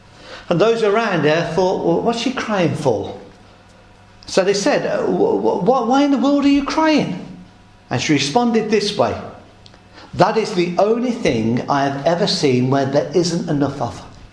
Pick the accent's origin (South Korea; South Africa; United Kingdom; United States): United Kingdom; Midlands; I grew up in the Midlands. I didn't see the sea till I was about 15 or 16.